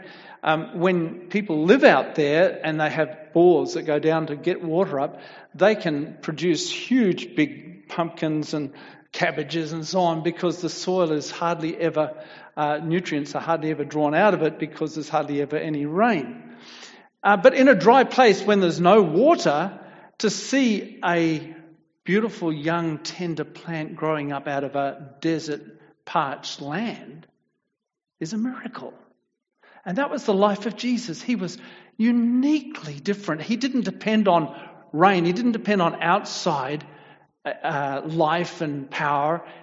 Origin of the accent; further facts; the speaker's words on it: Australia; I come from Australia, as you know.